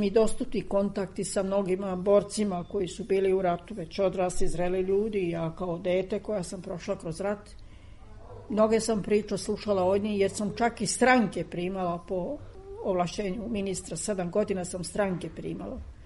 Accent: Sisak, Sisak-Moslavina County, Croatia; Mi smo iz Siska došli u Zagreb.

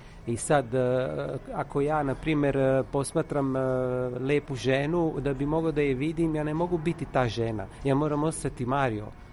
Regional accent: Italy; first language sr; ono što mene muči je neko djetinjstvo koje sam proveo u Italiji. Moj jezik je srpski.

